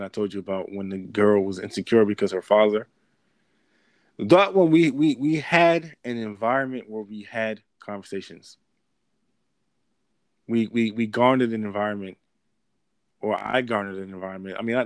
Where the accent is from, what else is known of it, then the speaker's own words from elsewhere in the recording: Nigeria; I'm like, yeah, I'm freaking Nigerian.